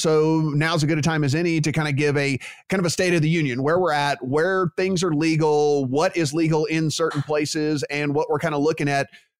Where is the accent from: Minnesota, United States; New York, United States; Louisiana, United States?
Louisiana, United States; an inevitability, it seems like, come November is my home state of Louisiana getting going there.